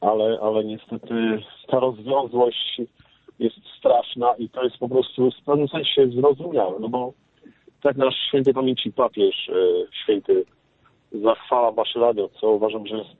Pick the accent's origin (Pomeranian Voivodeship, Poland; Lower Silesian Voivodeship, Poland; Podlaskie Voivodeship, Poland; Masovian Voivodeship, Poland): Pomeranian Voivodeship, Poland; Gdańsk; now in Chicago, United States; dzwonię z Chicago, jestem rodem z Gdańska.